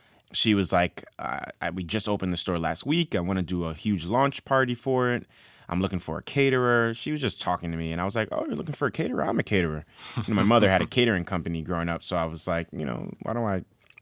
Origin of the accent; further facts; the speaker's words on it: Bronx, New York, United States; Well, I was veering off on the wrong path, as that's easy to do growing up in the South Bronx